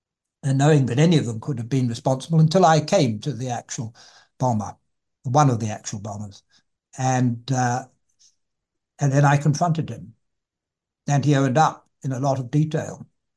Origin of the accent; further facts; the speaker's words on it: England, United Kingdom; But of course, I'm very English, and I'm middle class.